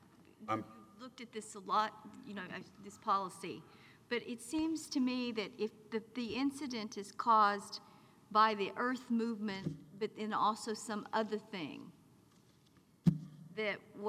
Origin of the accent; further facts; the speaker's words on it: Texas, United States; That's okay. I'm from Texas.